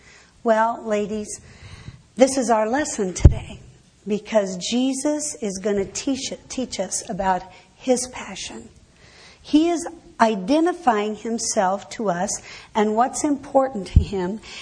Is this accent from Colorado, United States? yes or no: yes; Colorado, United States; I was raised in Colorado. I love the beauty of them.